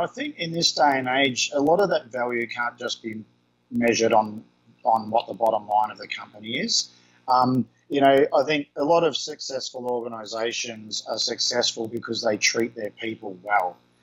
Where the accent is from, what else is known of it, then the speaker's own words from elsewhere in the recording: Australia; I am not a Filipino, right? I will never, ever think like a Filipino, and they will never, ever think like an Australian, right?